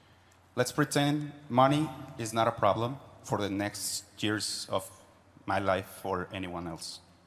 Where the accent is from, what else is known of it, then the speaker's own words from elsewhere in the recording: Mexico; I'm from Mexico